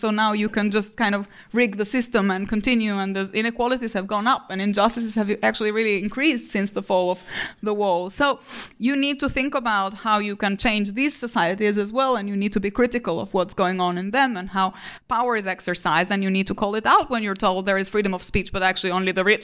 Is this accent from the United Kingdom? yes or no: no; Albania; and also in Albania, in my home country